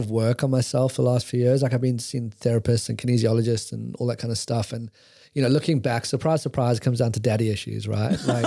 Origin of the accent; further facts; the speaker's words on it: London, United Kingdom; this was growing up in London and as a young 20-year-old, you know, for the most part, it was fine.